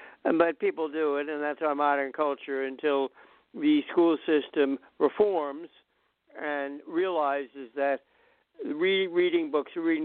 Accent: United States; Now, I love this country. I'm an American, and I understand our culture

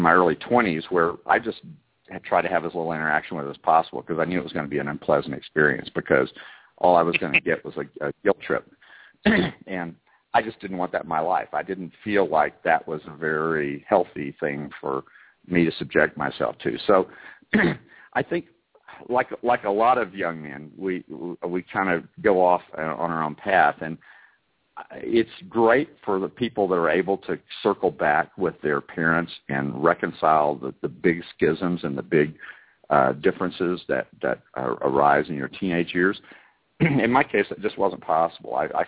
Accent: Alabama, United States; I grew up in Northeast Alabama, and my father was a Southern Baptist minister.

